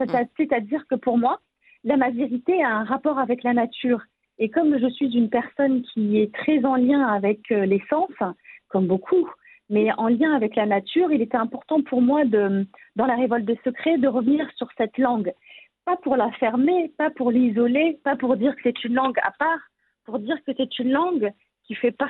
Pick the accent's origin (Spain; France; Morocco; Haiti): Morocco; first language Berber; French is a second language